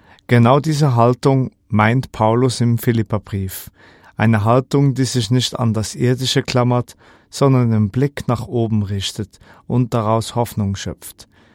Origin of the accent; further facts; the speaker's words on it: Bern, Switzerland; Als Berner Oberländer werde ich dort fast automatisch zum Touristen.